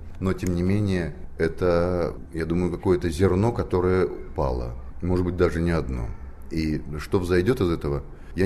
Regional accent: Belarus; accent: Belarusian; я говорю и с акцентом, понятное же дело, с белорусским.

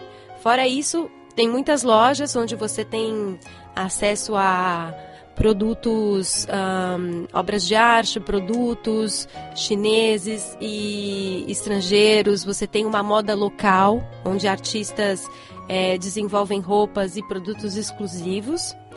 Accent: Brazil; now in Beijing, China; sou brasileira, moro aqui em Beijing, próximo de Gulou.

